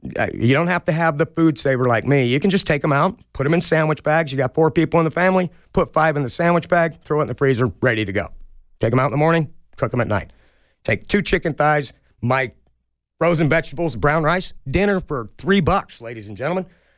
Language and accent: English; Utah, United States; I grew up in Utah.